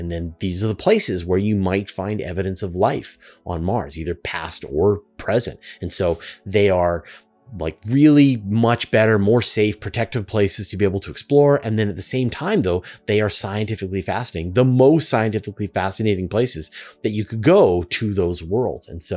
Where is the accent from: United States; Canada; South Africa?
Canada; Western Canada; accent: Western Canadian; I'm going to say the word lava a lot with my Western Canadian accent, and I know it sounds wrong to your ears, but this is how we say the word here in Western Canada.